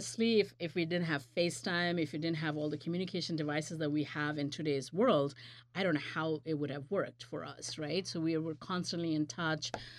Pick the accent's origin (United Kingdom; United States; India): India; I'm from India. I was born in India.